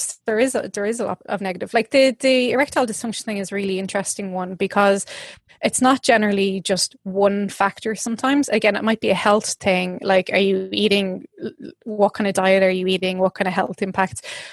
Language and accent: English; Ireland; And as Irish people, we're really good at that.